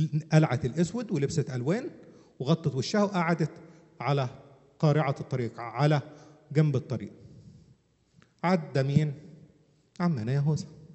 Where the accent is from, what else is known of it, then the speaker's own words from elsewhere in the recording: Upper Egypt, Egypt; واحده فقريه معلش انا صعيدي